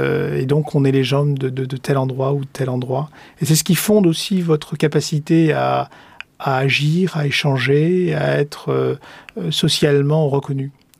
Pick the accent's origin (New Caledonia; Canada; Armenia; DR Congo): New Caledonia; En tout cas, chez nous en Calédonie, le voyage primordial, par exemple, est un souvenir très lointain.